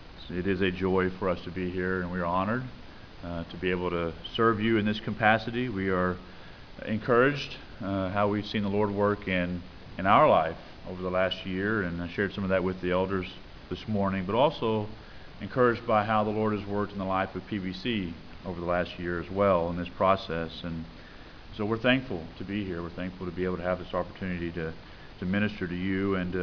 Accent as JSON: {"language": "English", "country": "United States", "said": "I like the comforts that I have as an American. I like the freedoms that I have as an American, as a Christian American."}